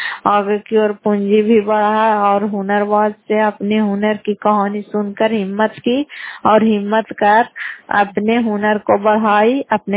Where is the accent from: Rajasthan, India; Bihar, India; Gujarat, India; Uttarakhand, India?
Bihar, India; Fatehpur; घर फतेहपुर पंचायत मकरौता जिला नालंदा क्राय प्रसाद ब्लॉक की निवासी हूँ